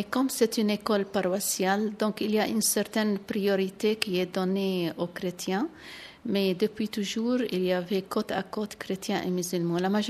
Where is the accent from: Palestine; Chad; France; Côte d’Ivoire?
Palestine; Bethlehem, West Bank; born there; French is a second language; also born or lived in Italy; now in Jerusalem; je suis née à Bethléem et maintenant je suis à Jérusalem depuis 14 ans. Mais quand même, j'étais à l'étranger selon les besoins de la congrégation. J'étais en Italie pour 12 ans.